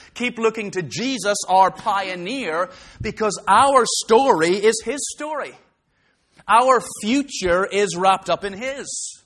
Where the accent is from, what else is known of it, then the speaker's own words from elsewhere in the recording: Ethiopia; I was brought up in Ethiopia. You've got to love spicy food if you're brought up there.